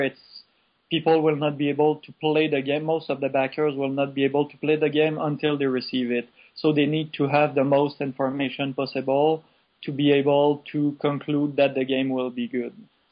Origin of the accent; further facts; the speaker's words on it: Quebec City, Quebec, Canada; So we went to a convention because we're from Quebec City.